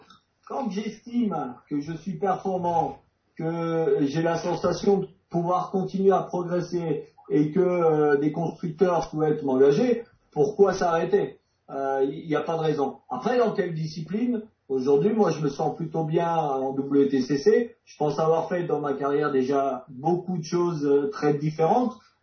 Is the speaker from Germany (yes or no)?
no; Grand Est, France; born there; Le rallye se déroule en Alsace, c'est ma région natale.